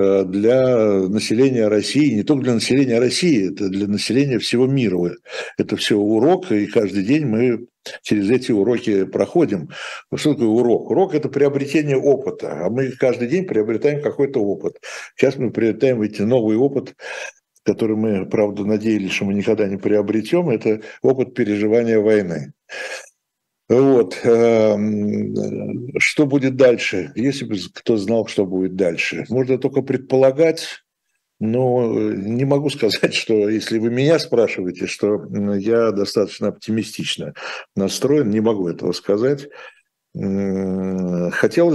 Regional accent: Lviv, Lviv Oblast, Ukraine; born there; Ну, я родился во Львове, действительно, но я не считаю себя украинцем.

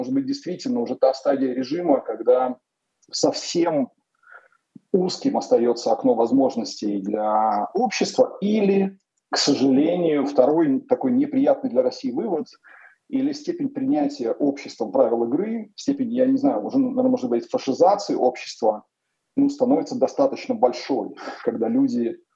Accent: Belarus; moved away; Я из Беларуси там уехал в какой-то момент, когда понял, что я просто закончу в тюрьме после участия в каких-то митингах

